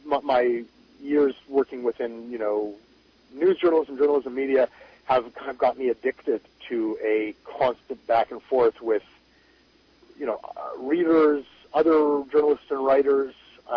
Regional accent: Canada; in Canada is a smaller country, and I am Canadian

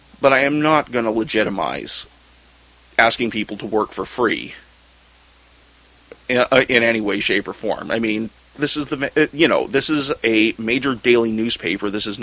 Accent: New Westminster, British Columbia, Canada; He grew up in Edmonds. I grew up in New West, Irish Catholics.

